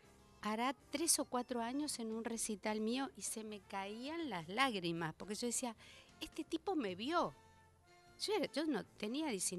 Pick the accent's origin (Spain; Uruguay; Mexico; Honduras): Spain; yo soy ariana y española